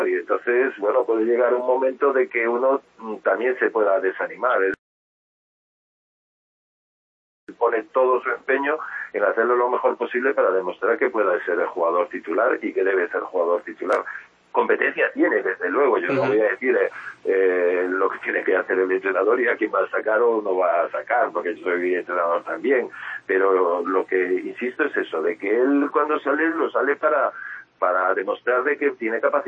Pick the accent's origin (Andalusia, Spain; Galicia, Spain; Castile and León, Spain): Galicia, Spain; Vigo; yo soy de Vigo, vivo aquí en Vigo, he sido entrenador, jugador del Celta, entrenador del Celta B